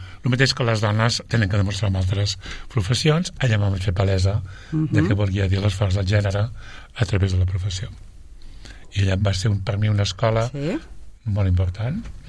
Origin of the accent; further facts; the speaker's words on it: Sabadell, Catalonia, Spain; Vaig néixer a Sabadell l'any 60, a la Creu Alta.